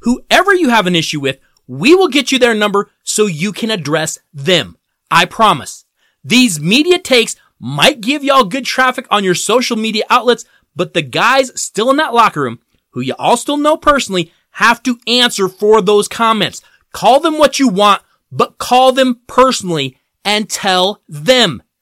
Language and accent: English; Colorado, United States; But we have also had some great sports moments in my hometown state. Of course, the Denver Broncos have won three Super Bowls.